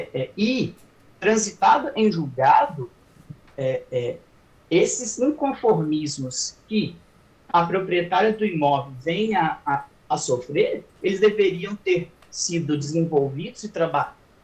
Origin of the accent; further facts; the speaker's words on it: Minas Gerais, Brazil; É uma satisfação para mim, como mineiro que sou.